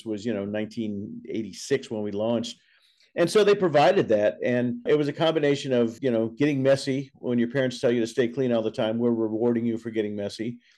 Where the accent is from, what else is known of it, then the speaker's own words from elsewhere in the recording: Indiana, United States; also born or lived in Boston; now in Los Angeles, United States; we talk about growing up in Indiana, making my transition into Boston, how I got to Los Angeles